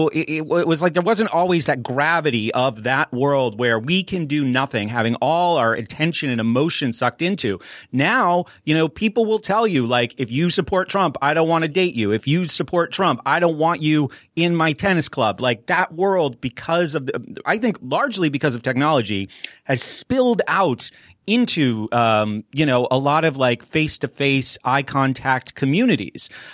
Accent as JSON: {"language": "English", "region": "New Hampshire", "country": "United States", "tie": "born or raised there", "lives_now": "Pittsburgh, United States", "said": "growing up in New Hampshire"}